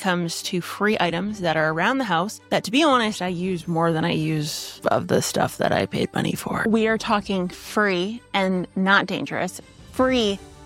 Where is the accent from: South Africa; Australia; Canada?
Canada; That might be because I'm Canadian